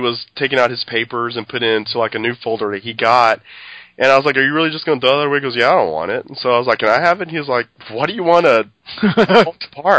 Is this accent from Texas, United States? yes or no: yes; Dallas, Texas, United States; Yeah, and I grew up in Oak Cliff, so basically, you know